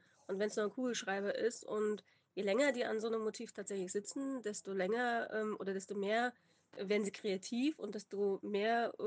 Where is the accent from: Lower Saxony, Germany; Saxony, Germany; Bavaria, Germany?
Bavaria, Germany; Aschaffenburg; weil ich gebe ja auch bei uns in Aschaffenburg, da komme ich her, gebe ich auch Workshops.